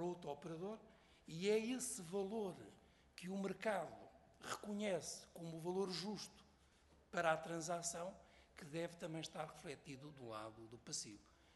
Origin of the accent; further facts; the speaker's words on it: Portugal; e a primeira é porque também somos portugueses, não é?